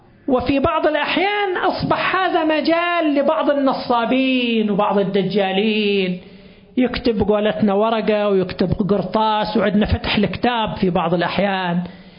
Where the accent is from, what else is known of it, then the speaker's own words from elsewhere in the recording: Qatif, Eastern Province, Saudi Arabia; عندنا في القطيف